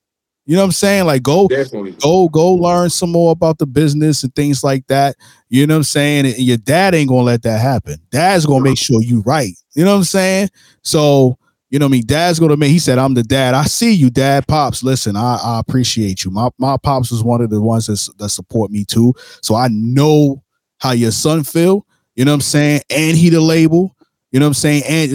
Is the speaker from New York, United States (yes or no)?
yes; Brooklyn, New York, United States; You went to my city, New York. I'm from Brooklyn, New York.